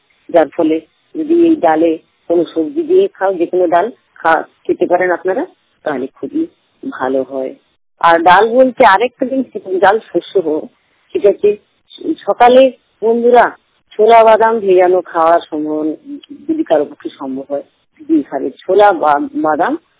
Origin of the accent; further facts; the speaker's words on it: West Bengal, India; আমাদের বাড়ি বলছি … পূর্ব মেদিনীপুর, পশ্চিমবঙ্গ রাজ্য থেকে 100% দৃষ্টিহীন।